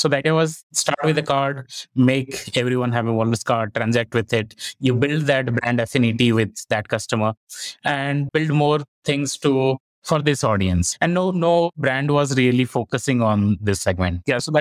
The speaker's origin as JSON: {"language": "English", "country": "India", "said": "I'm originally from India and India is growing as a big market"}